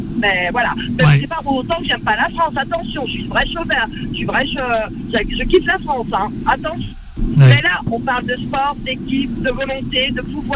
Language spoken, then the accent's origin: French; Algeria; Ben moi, franchement, je suis algérienne comme la dame avant